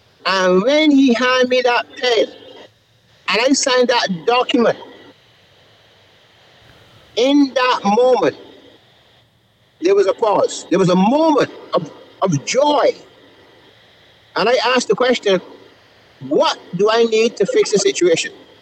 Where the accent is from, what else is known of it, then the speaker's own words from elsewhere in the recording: Barbados; Because I'm from Barbados, and that's the culture I came up in. So that's the foundation where I come from.